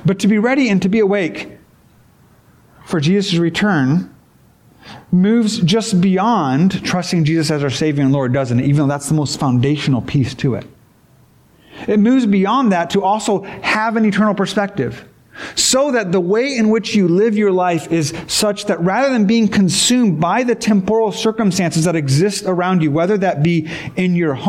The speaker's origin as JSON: {"language": "English", "country": "Japan", "tie": "born or raised there", "also_born_or_lived": "Philippines", "said": "So my family, I grew up in Japan because my parents are missionaries. And so for high school, I got to go to boarding school in the Philippines."}